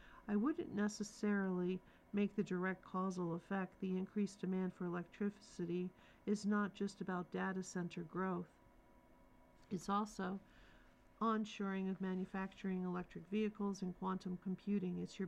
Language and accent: English; St. Louis, Missouri, United States; Growing up in St. Louis was wonderful. Mom and Dad divorced early, and my dad moved to Springfield, Illinois, where I would spend summers.